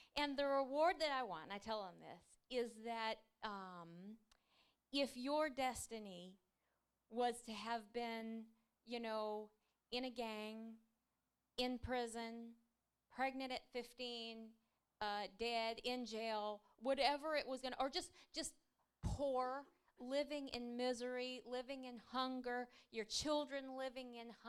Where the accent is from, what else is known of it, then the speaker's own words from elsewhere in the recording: Baton Rouge, Louisiana, United States; I mean, I'm from Baton Rouge, Louisiana, which I always tell my husband, honey, I get it. I'm from a third world country too.